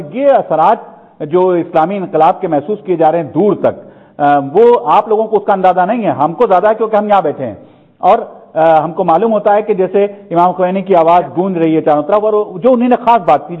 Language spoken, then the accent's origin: Urdu; Lucknow, Uttar Pradesh, India; میں جو جس علاقے کا رہنے والا ہوں لکھنؤ کا, وہاں سب سے زیادہ شیعہ سنی فسادات ہوئے, اور بچپن سے جوانی تک ہم نے وہی دور دیکھا.